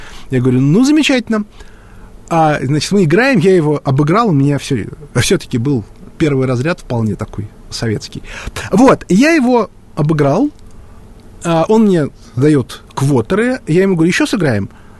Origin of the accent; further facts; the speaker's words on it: Moscow, Russia; а я из Москвы, из России.